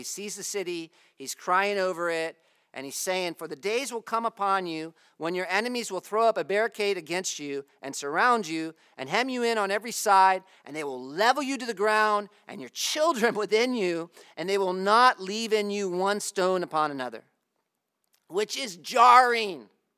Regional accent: Pennsylvania, United States; which maybe is more familiar to me because I'm from Pennsylvania.

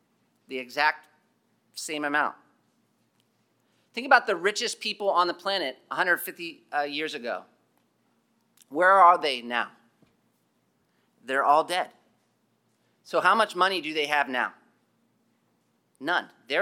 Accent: Pennsylvania, United States; I grew up in Pennsylvania.

